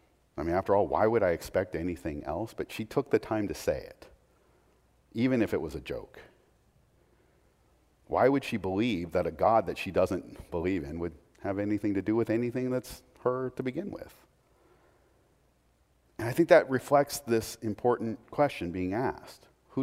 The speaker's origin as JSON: {"language": "English", "town": "Portland", "region": "Oregon", "country": "United States", "tie": "born or raised there", "said": "I grew up in Rip City"}